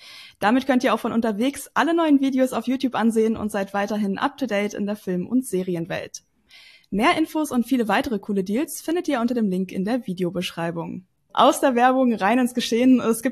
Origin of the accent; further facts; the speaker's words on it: Northern Germany, Germany; Ja, ich bin aus Norddeutschland.